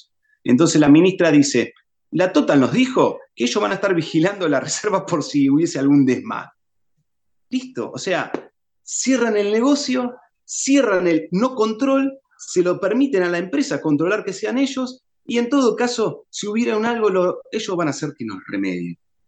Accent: Comodoro Rivadavia, Chubut, Argentina; born there; desde acá, desde la isla, quienes la habitamos hace añares, y yo inclusive soy nacido en Ratini, en Comodoro

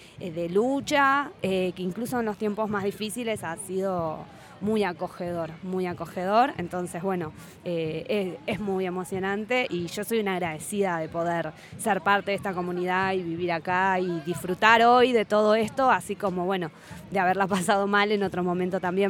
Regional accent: Buenos Aires, Argentina; now in Esquel, Argentina; Yo elegí vivir acá, elegirme de Buenos Aires. Y bueno, por las casualidades de la vida pude llegar a Esquel.

